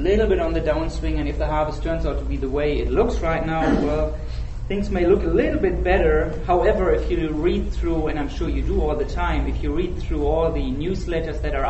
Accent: Germany; also born or lived in Korea; now in United States; So I'm from Germany. I've been with PI for a number of years, have been 3.5 years in Korea for them, and for the last year I've been here in the US.

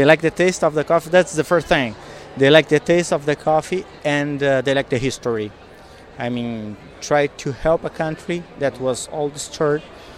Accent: Brazil; moved away as an adult; now in Colombia; Yeah, I'm from Brazil. I'm a veterinarian from Brazil. But now I'm living in Colombia as an Alltech country manager in Colombia.

